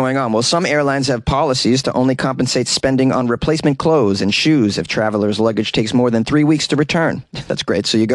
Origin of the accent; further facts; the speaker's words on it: United States; I'm an American. I can't handle my booze at that age.